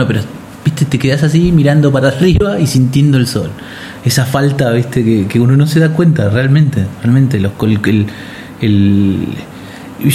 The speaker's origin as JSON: {"language": "Spanish", "country": "Argentina", "said": "Porque yo, bajo todo punto de vista, siento que soy argentino."}